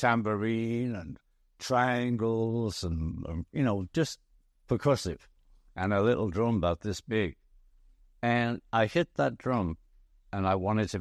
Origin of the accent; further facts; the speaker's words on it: Liverpool, North West England, United Kingdom; you know, we're from England. We're from Liverpool. We love the sun.